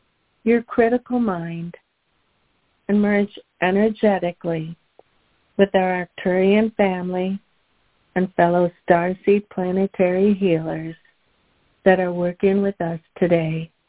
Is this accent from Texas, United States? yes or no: no; Wisconsin, United States; from Wisconsin, and today is September 11th, 2024 in the Northern Hemisphere.